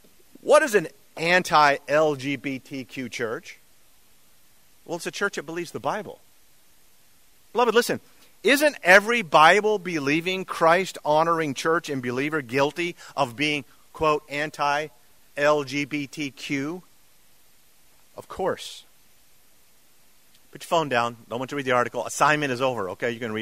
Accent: Turkey; We were growing up in Turkey. I was in the third grade, been there 3 years.

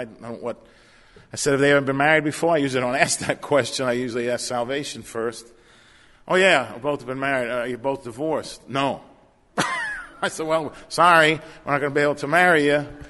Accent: New Jersey, United States; I'm from New Jersey. You know, it's a little thick.

